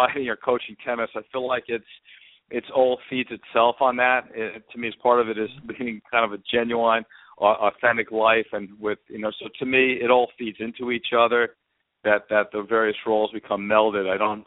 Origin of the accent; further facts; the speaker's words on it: Northeast, United States; now in Atlanta, United States; I'm from the New York, New England area. I live in Atlanta now.